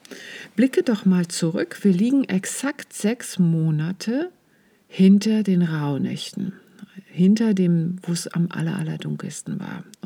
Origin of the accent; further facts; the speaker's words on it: Baltic coast, Germany; now in Wiesbaden, Germany; Ich bin ja in der Ostsee groß geworden und als ich damals nach Wiesbaden gezogen bin, war ich echt schockiert, wie schnell hier die Sonne untergeht, weil für mich, ich bin am Strand sozusagen groß geworden, ja, und am Strand habe ich meine Jugend verbracht